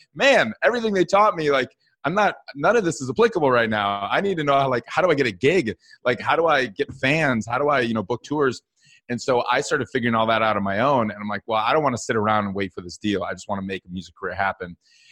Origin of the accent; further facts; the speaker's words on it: Madison, Wisconsin, United States; also born or lived in Minneapolis; Yeah, so I grew up in Madison, Wisconsin, but I actually moved to Minneapolis Music Hub, where … is from, for school.